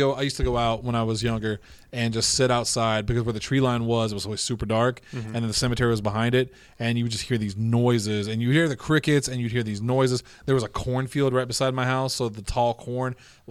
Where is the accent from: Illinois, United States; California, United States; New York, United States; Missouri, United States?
Illinois, United States; Mound City; I'm from Mound City, Illinois.